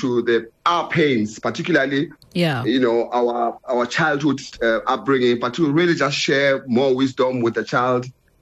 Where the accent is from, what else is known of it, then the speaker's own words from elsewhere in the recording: Johannesburg, Gauteng, South Africa; also born or lived in England; As you rightly said … I'm born and bred in Johannesburg. Spent some time in England.